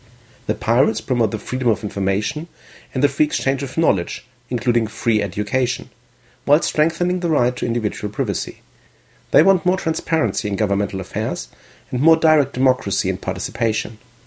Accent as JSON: {"language": "English", "region": "North Rhine-Westphalia", "country": "Germany", "tie": "born or raised there", "said": "just now early elections have been called in my home state North Rhine-Westphalia."}